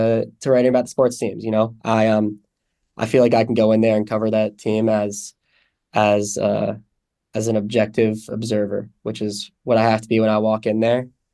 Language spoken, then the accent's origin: English; California, United States; we didn't get a lot of great basketball growing up in the Bay Area.